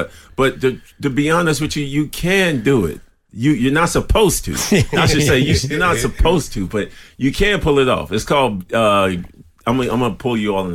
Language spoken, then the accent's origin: English; Chicago, Illinois, United States; Well, I'm from Chicago.